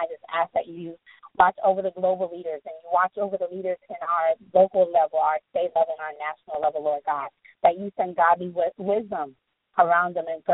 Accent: United States; I enjoy being an American. I love being American.

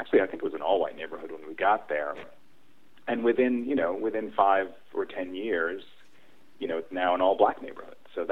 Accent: Brooklyn, New York, United States; I was born in Brooklyn, Fort Greene, Brooklyn, at St. John's Hospital, I believe.

